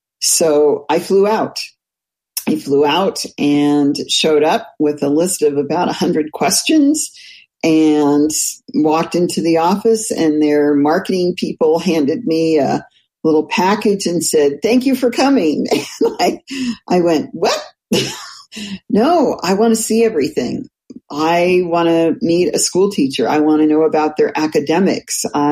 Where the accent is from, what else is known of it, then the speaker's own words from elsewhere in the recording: Los Altos, California, United States; But growing up in the Los Altos area was a lot of fun.